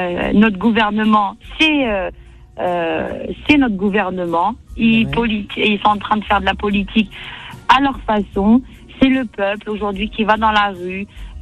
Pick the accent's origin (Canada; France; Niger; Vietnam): France; La France, bah, c'est notre pays parce qu'on vit là, même si on a des origines